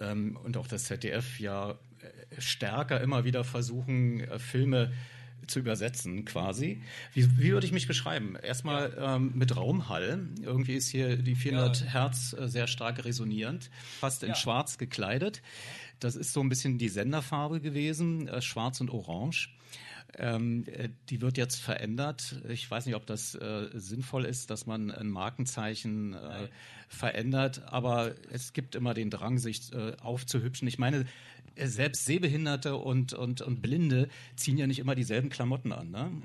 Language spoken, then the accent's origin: German; eastern Germany, Germany; ich komme aus dem Osten